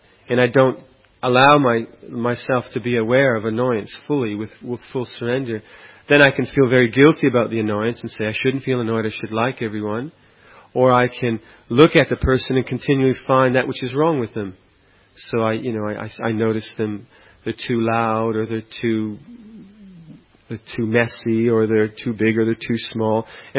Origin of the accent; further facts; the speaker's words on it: England, United Kingdom; I'm an Englishman anyway.